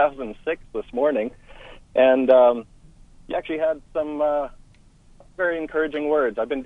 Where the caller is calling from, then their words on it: Canada; maybe it has something to do with the fact I'm calling from Canada.